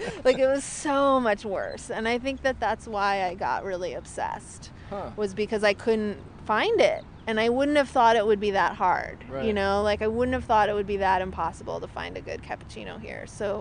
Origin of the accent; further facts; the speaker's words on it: San Francisco, California, United States; I grew up here in San Francisco, and there were, you know, there's tons of coffee shops here, and they all served espresso.